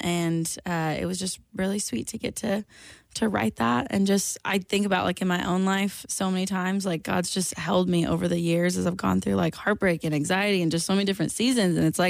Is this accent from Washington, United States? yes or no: yes; Washington, United States; it was raining pretty hard that night, but we're from Washington, so we walk in all the weather.